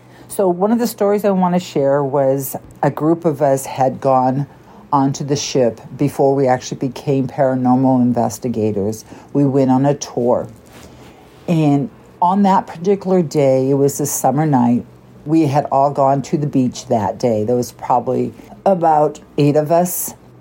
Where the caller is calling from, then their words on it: California, United States; this is my first time calling. I'm calling from California.